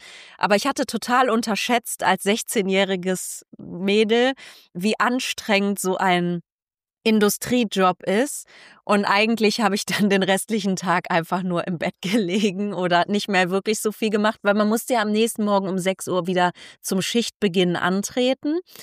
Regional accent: Solingen, North Rhine-Westphalia, Germany; Den konnte man nämlich in Solingen, meiner Heimatstadt, sehr gut machen

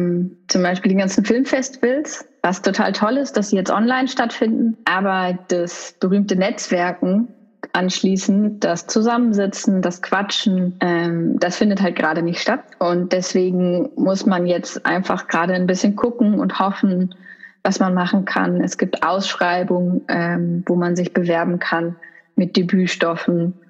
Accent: Essen, North Rhine-Westphalia, Germany; Das ist ein Pflege- und Seniorenheim in Essen, im Ruhrgebiet, wo ich herkomme

